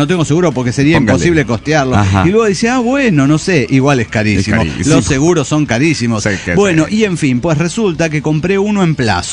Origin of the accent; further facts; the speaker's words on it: Argentina; now in China; soy argentino en China, viviendo en la ciudad de Wanling, una pequeña ciudad de 2 millones de habitantes.